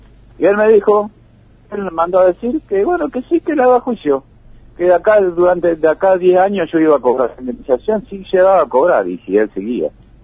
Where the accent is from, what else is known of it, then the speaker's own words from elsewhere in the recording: Buenos Aires, Argentina; now in Puerto Iguazú, Argentina; Yo soy de Buenos Aires. Yo vine acá a Iguazú y me quedé acá en Iguazú.